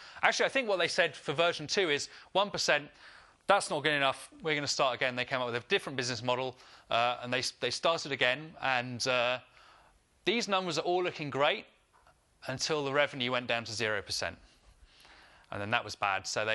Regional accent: South West England, United Kingdom; I come from the West Country in England, where we actually speak like that.

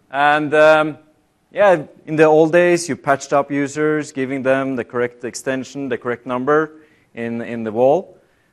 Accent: Oslo, Norway; I'm from Norway in Oslo.

